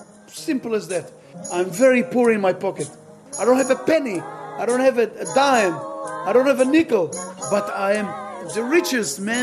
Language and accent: English; Ofakim, Southern District, Israel; English is a second language; I was born here in Ofakim about 56 years ago, right here in my little town. And since then, I live here, and every now and then I went to America sometime.